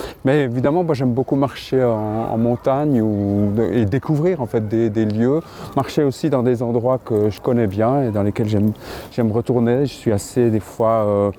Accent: Valais, Switzerland; moved away; j'ai quitté le Valais pour aller faire l'école d'art de Genève

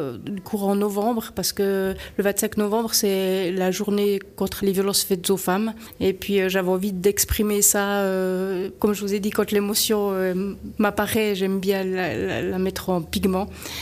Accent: Jura, Switzerland; now in Vevey, Switzerland; Je suis italo-jurassienne, en fait j'ai un petit mélange, je viens du Jura à l'origine et puis je suis installée à Vevey depuis 25 ans.

